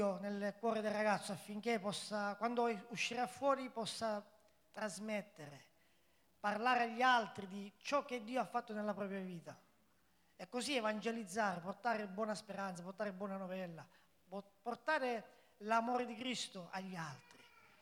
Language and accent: Italian; Catania, Sicily, Italy; vengo da Catania